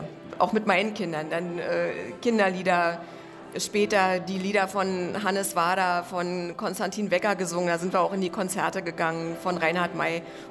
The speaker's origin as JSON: {"language": "German", "country": "Germany", "tie": "born or raised there", "said": "Ich bin ein Kind der DDR, ich habe in der Sowjetunion studiert"}